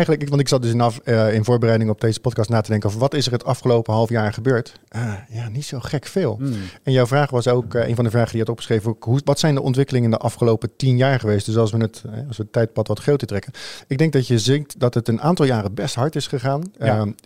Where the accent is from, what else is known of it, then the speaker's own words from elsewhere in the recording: Netherlands; ik denk dat wij als Nederlanders misschien een beetje te nuchter daarvoor zijn